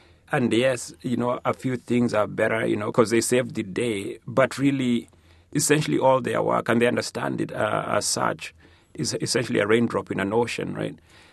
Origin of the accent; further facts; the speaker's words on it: Kenya; first language Kikuyu; English is a second language; for people like me who can speak Kikuyu and can write in Kikuyu, which Kikuyu is my language, is my first language.